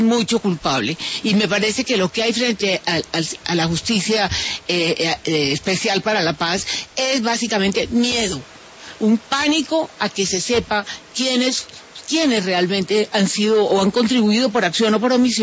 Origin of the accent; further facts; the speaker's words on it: Caribbean Region, Colombia; yo siempre lo he dicho y lo digo como costeña